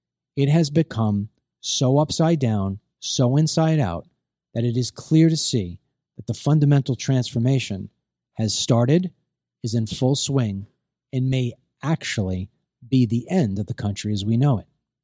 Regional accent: Florida, United States; the most conservative state in the nation, my home state, with the most conservative governor in the nation, Ron DeSantis

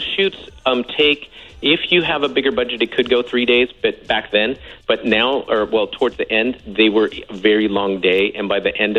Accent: Hawaii, United States; And I was very fortunate because, number one, I'm from Hawaii.

